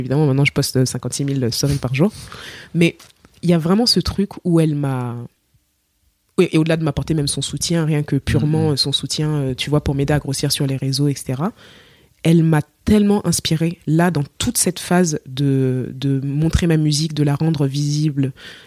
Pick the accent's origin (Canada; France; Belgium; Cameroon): Cameroon; Je dis non mais c'est bon, de toute façon je suis camerounaise.